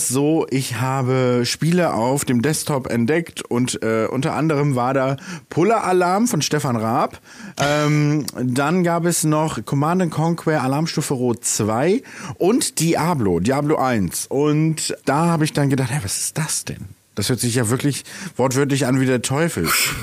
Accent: Bremen, Germany; Und als wir dann in die Bremer Innenstadt gezogen sind, ich bin Bremer, by the way.

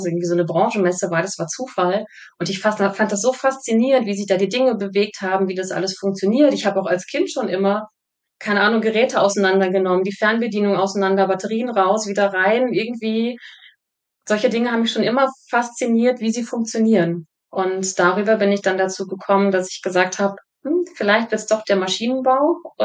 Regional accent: North Rhine-Westphalia, Germany; ich komme her, so ganz ursprünglich, aus einer Kleinstadt am Niederrhein, direkt von der holländischen Grenze. Da bin ich in so einer klassisch behüteten Familie aufgewachsen.

